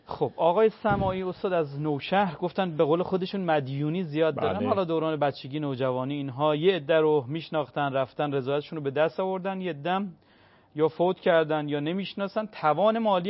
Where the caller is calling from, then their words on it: Borujerd, Lorestan, Iran; از بروجردم